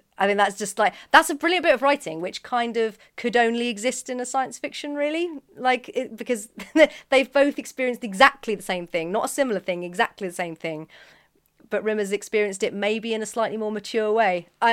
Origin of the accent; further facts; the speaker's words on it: Birmingham, West Midlands, United Kingdom; I grew up in Birmingham